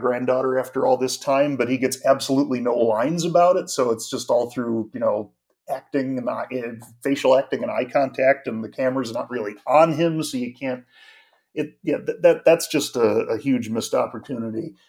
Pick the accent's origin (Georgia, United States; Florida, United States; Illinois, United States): Illinois, United States; Chicago; Also, I'm from Chicago in the U.S.